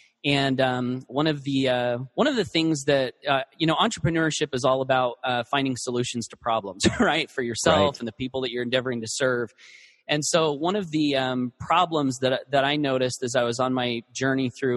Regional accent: Blackfoot, Idaho, United States; traveling from my hometown of Blackfoot to Idaho Falls, where I was working in this call center

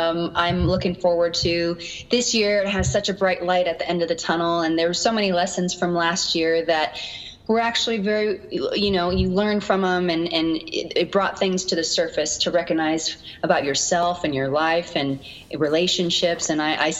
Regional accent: Reno, Nevada, United States; now in Los Angeles, United States; So I'm very thankful that I grew up in Reno. There was a lot to do. But it was also the safest place compared to where I live now, which is Los Angeles.

